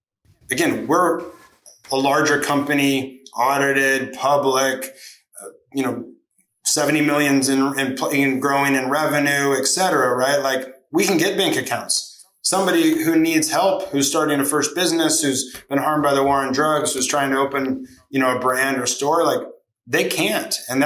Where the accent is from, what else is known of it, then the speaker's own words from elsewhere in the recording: Santa Barbara, California, United States; the Santa Barbara Bowl, which is a 5,000 person outdoor venue in Santa Barbara, which is my hometown, for 17 years.